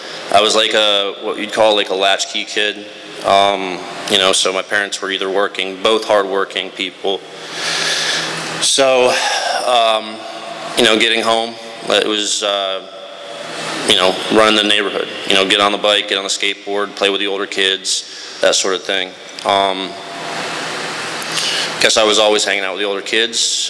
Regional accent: Jupiter, Florida, United States; born there; I was born in Jupiter, Florida, and I thought my life was good, right?

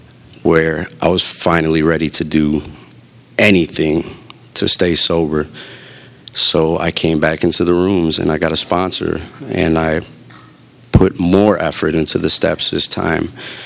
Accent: Chicago, Illinois, United States; being a Chicagoan, Northsider, Cubs fan, you know.

